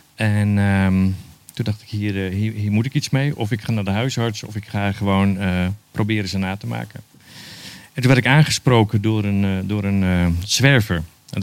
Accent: Drenthe, Netherlands; Ik kom van oorsprong uit Drenthe.

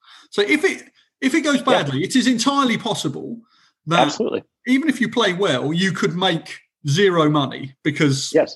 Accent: United Kingdom; Obviously, I'm British.

